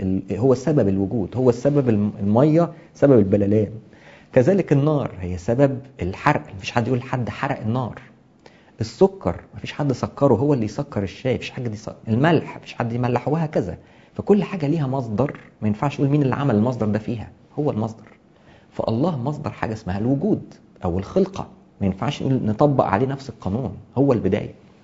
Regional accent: Egypt; زي انا ابن مصر مثلا، انا ابن مصر لاني بنتمي لها

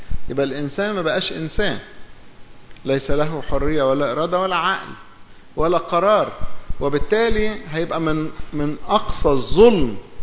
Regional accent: Egypt; زي عندنا في مصر لما كان الملك اسمه فرعون

